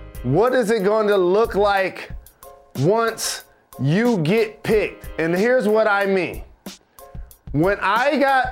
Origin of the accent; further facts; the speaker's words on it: Detroit, Michigan, United States; I'm a Michigan Wolverine. I'm from Detroit.